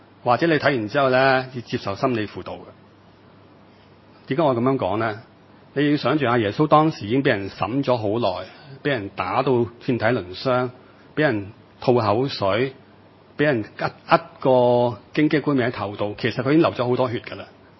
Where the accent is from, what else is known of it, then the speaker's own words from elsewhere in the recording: China; 我哋中國人